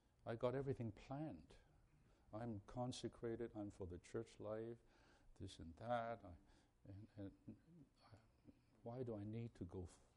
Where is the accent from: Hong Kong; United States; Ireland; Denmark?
Hong Kong; so I'm from Hong Kong, so we have these bilingual people